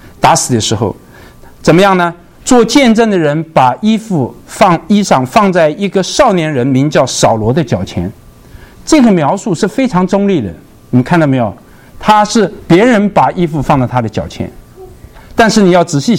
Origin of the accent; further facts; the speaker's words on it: Zhenjiang, Jiangsu, China; 但是如果你是江北人，像我这样的镇江人，如果在上海长大的话，我也会变得很有底气，因为我是在上海长大的。